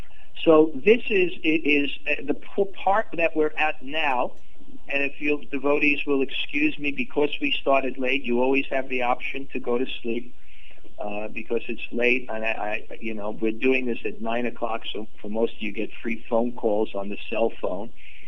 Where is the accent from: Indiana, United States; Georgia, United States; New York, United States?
New York, United States; Brooklyn; when I grew up in Brooklyn, just about that time there was a young boy in high school